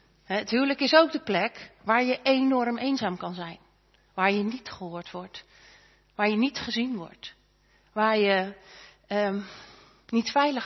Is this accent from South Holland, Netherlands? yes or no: yes; Katwijk, South Holland, Netherlands; born there; Ik ben geboren in Katwijk, gezin met 3 meiden. Ik was de middelste.